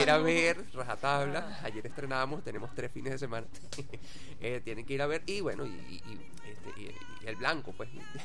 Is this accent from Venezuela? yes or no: yes; Venezuela; Eso forma parte de nuestra idiosincrasia como venezolanos. Nosotros somos una fusión del blanco, del negro y del indio.